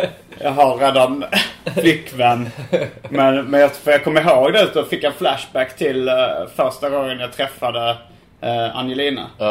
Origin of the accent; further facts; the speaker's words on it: Staffanstorp, Skåne, Sweden; Ja, jag kommer från Staffanstorps kommun. Eller jag tillhörde innan Staffanstorps kommun.